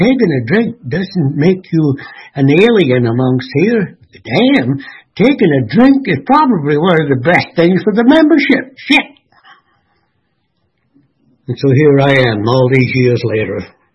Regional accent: Scotland, United Kingdom; also born or lived in Ireland; I was born in Ireland in 1934, and I came to this. Mother moved to Scotland in 1939

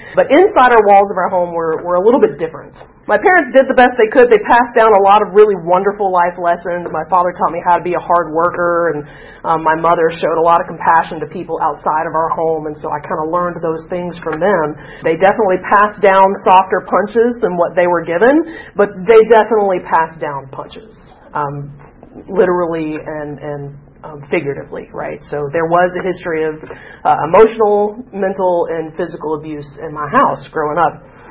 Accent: Albany, Georgia, United States; I was born and raised in Albany, Georgia. Oh my God. Not normally that many people. So Albany is a small town in southwest Georgia.

